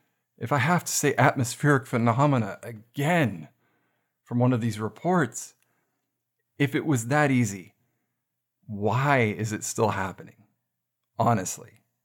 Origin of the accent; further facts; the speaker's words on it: United States; As an American, and for all of you fellow, you know, NATO listeners